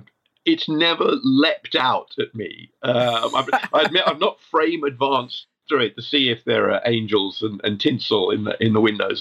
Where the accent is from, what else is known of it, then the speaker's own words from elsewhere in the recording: South West England, United Kingdom; But I grew up in the West Country in the 1970s.